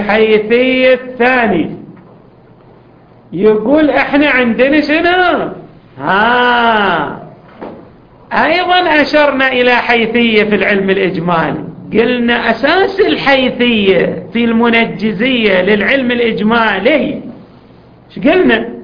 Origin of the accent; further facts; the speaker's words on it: Eastern Province, Saudi Arabia; accent: Hasawi; كما نعبر عنا بلهجتنا الحساوية